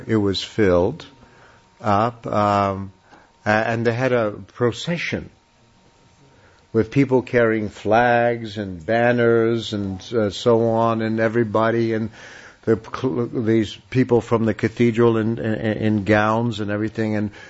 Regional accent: United States; You know, I'm an American. I have a very white face.

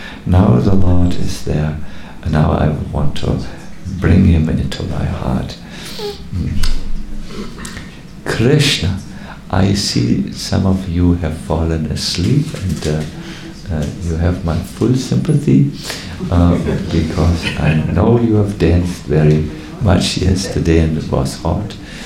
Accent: North Germany, Germany; English is a second language; I come from North Germany, and we are a little honest always.

